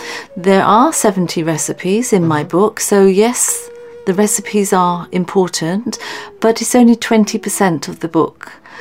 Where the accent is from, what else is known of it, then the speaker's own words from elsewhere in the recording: England, United Kingdom; born there; was from Bhusawal, mm-hmm. a railway colony, both Anglo-Indians. Mm-hmm. So, but I was born in England